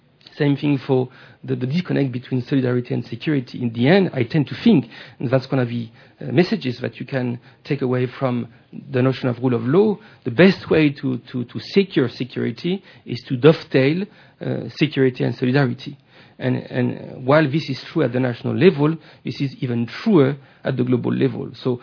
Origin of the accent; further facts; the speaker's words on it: France; accent: French; English is a second language; I'll apologize for my French accent and my grammar, which is not perfect.